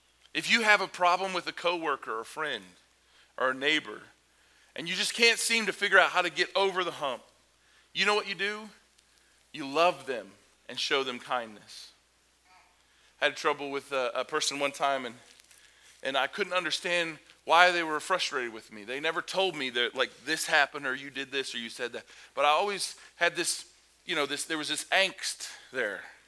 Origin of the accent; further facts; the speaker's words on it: Kentucky, United States; I remember I grew up listening to country music because I'm from Kentucky. That should explain it, right?